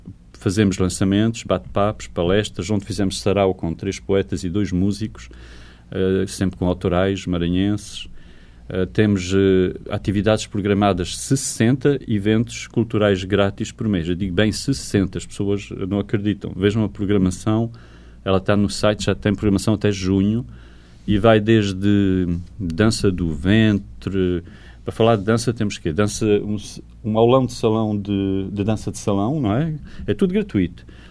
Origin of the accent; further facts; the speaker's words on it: Portugal; eu sou português, não conheço muita a literatura